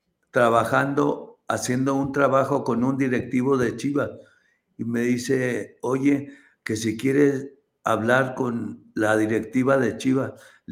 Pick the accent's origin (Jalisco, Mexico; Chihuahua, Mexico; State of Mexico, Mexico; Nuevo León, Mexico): Jalisco, Mexico; Guadalajara; also born or lived in Zacatecas, Mexico; cuando yo me vengo de Zacatecas a Guadalajara. Yo me vengo a Guadalajara porque mi mamá se nos enferma y mi papá nos trae para acá.